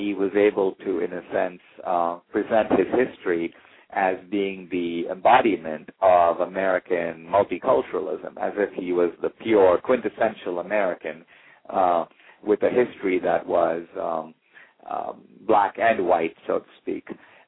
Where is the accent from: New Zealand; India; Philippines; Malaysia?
India; now in United States; I'm an immigrant from India. I'm the same skin color as Obama